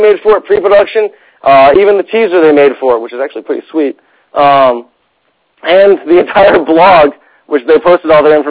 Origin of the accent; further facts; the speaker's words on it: Richmond, Virginia, United States; I'm from Richmond, Virginia, and I have a small animation and print design company that I run there.